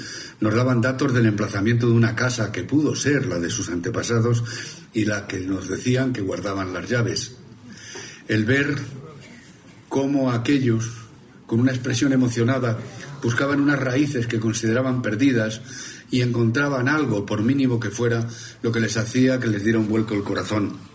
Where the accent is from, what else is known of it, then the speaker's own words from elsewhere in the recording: Toledo, Castilla-La Mancha, Spain; yo nací en Toledo y además nací en la judería y los recuerdos de mi infancia están rodeados de referencias a la ciudad de las tres culturas